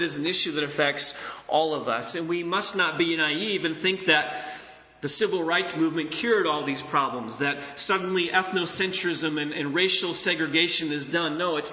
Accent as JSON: {"language": "English", "region": "Michigan", "country": "United States", "tie": "born or raised there", "said": "And I'll be honest, growing up in West Michigan, I feel kind of immune to this."}